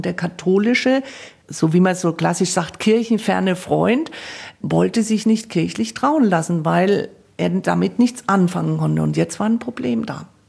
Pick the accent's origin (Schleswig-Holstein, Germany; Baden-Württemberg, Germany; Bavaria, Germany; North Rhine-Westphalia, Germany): Bavaria, Germany; Coburg; ich komme ja gebürtig aus Coburg, also Erzbistum Bamberg